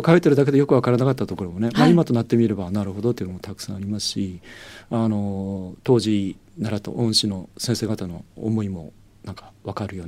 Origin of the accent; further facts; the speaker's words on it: Hakodate, Hokkaido, Japan; そうです、函館出身です。